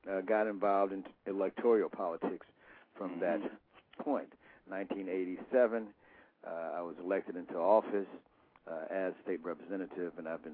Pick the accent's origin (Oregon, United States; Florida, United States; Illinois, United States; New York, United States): Illinois, United States; Cary; born there; I'm not from Oklahoma. Born in Cary, Illinois.